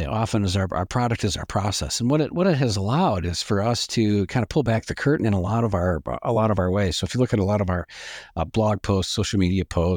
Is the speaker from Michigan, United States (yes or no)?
yes; Michigan, United States; I grew up in Michigan, and we spent summers up on the southeastern shore of Lake Superior.